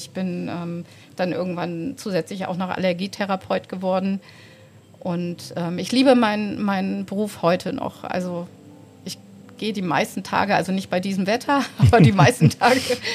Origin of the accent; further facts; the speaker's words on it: Bremen, Germany; now in Borkum, Germany; irgendwann habe ich mich nicht mehr als Bremerin, sondern als Borkumerin gefühlt. Natürlich ist Bremen immer noch in meinem Herzen. Mhm. Das ist meine alte Heimatstadt und meine Schwester wohnt mitten in Bremen.